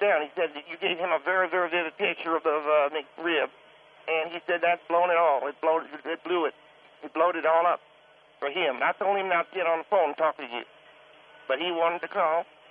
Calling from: Lancaster, California, United States; we're calling from Lancaster, California.

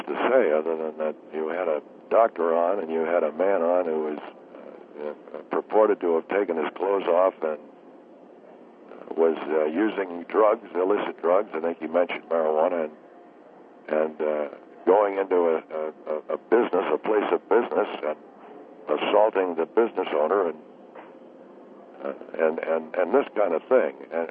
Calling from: Pittsburgh, Pennsylvania, United States; I'm calling from the Pittsburgh, Pennsylvania area. We come from an area where we've got a lot of talk radio here.

